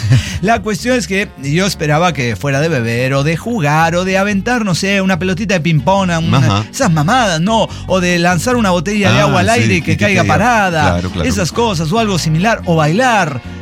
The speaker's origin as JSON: {"language": "Spanish", "region": "Querétaro", "country": "Mexico", "said": "Ah, yo soy de aquí, de Querétaro, de Corregidores."}